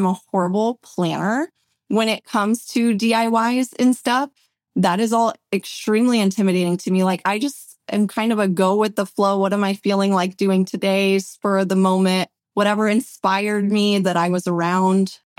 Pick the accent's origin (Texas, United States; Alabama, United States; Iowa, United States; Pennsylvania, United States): Iowa, United States; moved away as an adult; now in Phoenix, United States; I've spent my entire adult life here in Phoenix in the desert, but I'm from Iowa. So we are moving to be, we're going to be closer with my family and everything